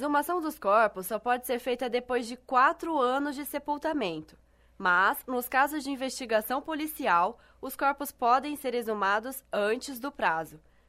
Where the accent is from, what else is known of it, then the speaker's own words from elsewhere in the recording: Ourinhos, São Paulo, Brazil; eu estava lá na minha cidade, aproveitei para conversar com um dos guardas que fazia uma ronda no cemitério municipal de Ourinhos, que fica lá em São Paulo.